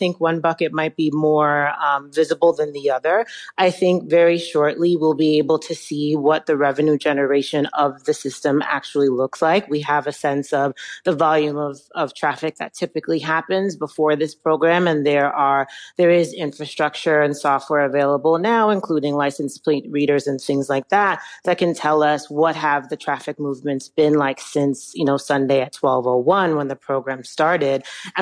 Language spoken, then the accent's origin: English; New York, United States; But also I'm a New Yorker, I'm born and raised, and so I'm not really afraid of conflict.